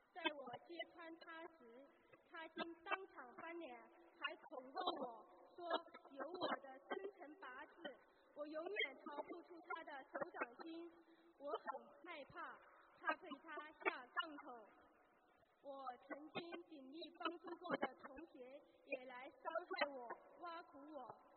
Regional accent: Shanghai, China; 今天我向大家分享一下我修习心灵法门之后的真实体会

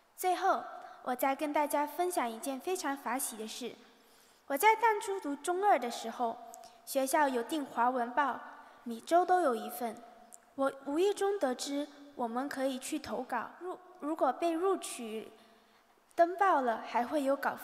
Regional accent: Singapore; first language Mandarin; also born or lived in China; 我是一个出生在中国的孩子，所以我的母语自然而然就是华语。自从我7岁来到新加坡之后，才开始学习 A、B、C。

